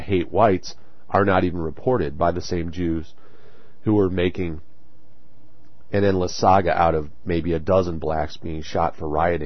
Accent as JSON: {"language": "English", "country": "United States", "said": "I use American as an example because I'm an American, but, and I know our history better"}